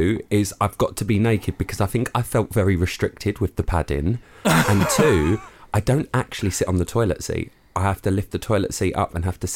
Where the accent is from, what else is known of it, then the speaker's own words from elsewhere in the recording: London, United Kingdom; now in Essex, United Kingdom; I grew up in London. So sort of playing out in London, you sort of... It weren't like where I live now in Essex.